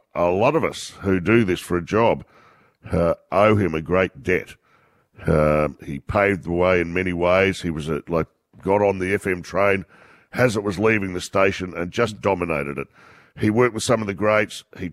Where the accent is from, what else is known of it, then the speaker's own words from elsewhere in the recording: Melbourne, Victoria, Australia; As you say, I came from Melbourne.